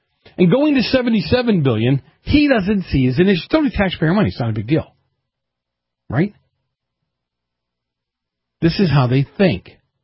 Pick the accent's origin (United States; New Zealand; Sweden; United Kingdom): United States; Boston, Massachusetts; I'm tainted because I grew up in Boston, right?